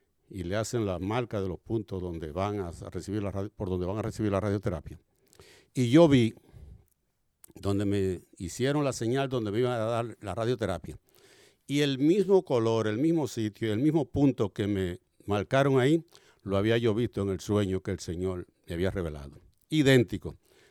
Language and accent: Spanish; Santo Domingo, Distrito Nacional, Dominican Republic; Yo soy médico, excúsenme la inmodestia. Soy de Santo Domingo. Soy cristiano desde hace más de 13 años.